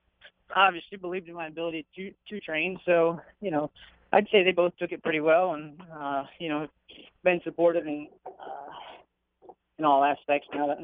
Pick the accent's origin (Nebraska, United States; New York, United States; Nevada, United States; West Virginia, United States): West Virginia, United States; Charlestown; also born or lived in Martinsburg, United States / Lexington, United States; I was born in Martinsburg, but I kind of split myself between Charlestown and Lexington as a kid.